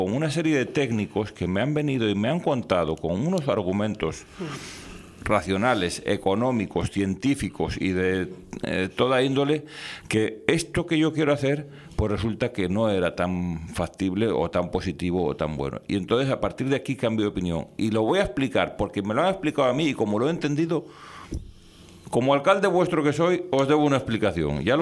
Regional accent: Canary Islands, Spain; yo soy de Ofra.

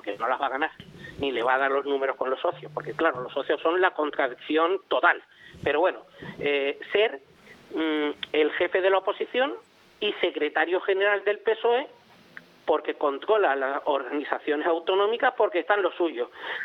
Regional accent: Canary Islands, Spain; a mí la soberanía de Groenlandia, como canario, como español, me preocupa poco.

